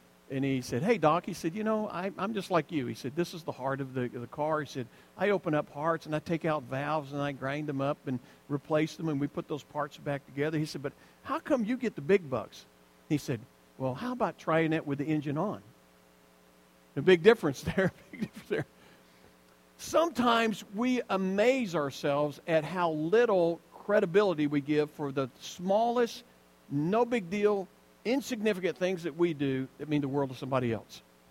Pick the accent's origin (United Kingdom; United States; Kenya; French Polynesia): United States; Alabama; Now, I grew up in Alabama, so there's some places back there that are just special to me